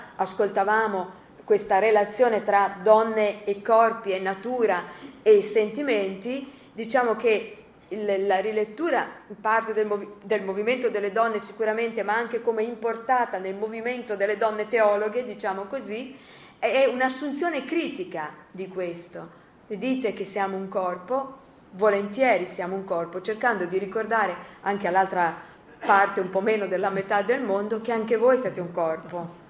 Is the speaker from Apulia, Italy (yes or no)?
no; Florence, Tuscany, Italy; moved away as an adult; now in Verona, Italy; sono di nascita, sono toscana, sono nata a Firenze, i primi 20 anni li ho vissuti a Firenze. Allora, venire da Firenze, venire a vivere poi per motivi dei Rom, insomma per venire a Verona